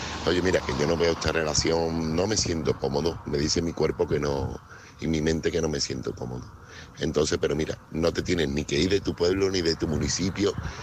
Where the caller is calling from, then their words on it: Seville, Andalusia, Spain; corresponsal de Sevilla.